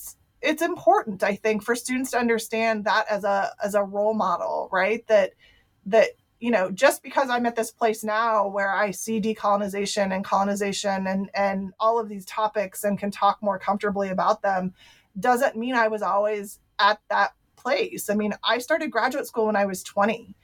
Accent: Ohio, United States; You know, I was raised in Ohio. My father was military. My mom was a nurse who never went to college.

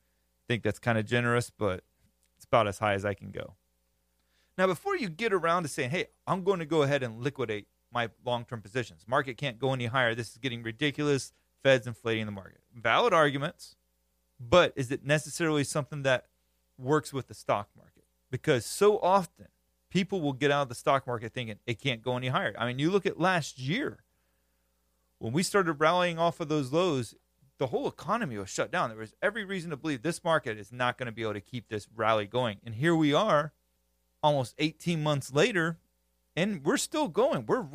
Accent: Florida, United States; I actually just refer to them as a good old Florida redneck name, being that I'm from Florida, grew up country.

